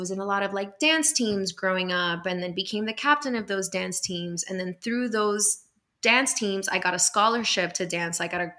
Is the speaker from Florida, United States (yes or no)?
yes; Miami, Florida, United States; moved away as an adult; now in Los Angeles, United States; Like, so I'm originally from Miami, Florida.